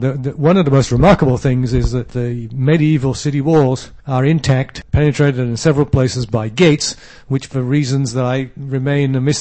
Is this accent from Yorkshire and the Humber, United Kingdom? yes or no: yes; Yorkshire and the Humber, United Kingdom; moved away; I've lost my accent because I was born and raised a Yorkshireman